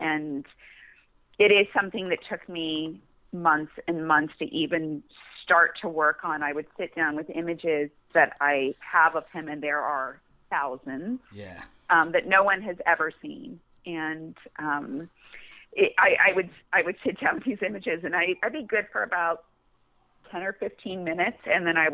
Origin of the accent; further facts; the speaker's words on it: Ohio, United States; from the time, you know, very small growing up in Ohio until now.